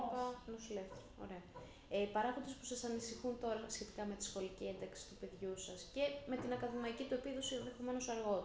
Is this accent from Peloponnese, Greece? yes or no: yes; Kalamata, Peloponnese, Greece; Δεν είμαι από εδώ, είμαι από την Καλαμάτα